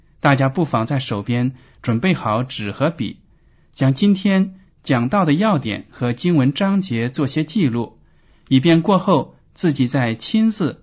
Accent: China; 我们中国人对关系两个字的奥妙最有心得

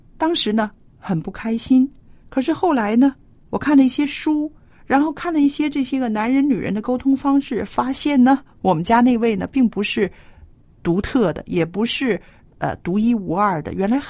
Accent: Hong Kong; 特区政府对我们香港人来说非常熟悉，是不是？

